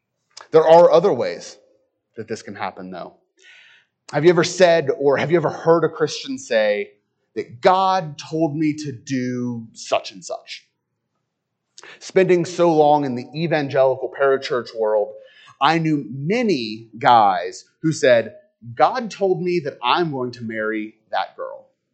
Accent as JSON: {"language": "English", "region": "the South", "country": "United States", "said": "As a Southerner, that one kind of hits me close to home."}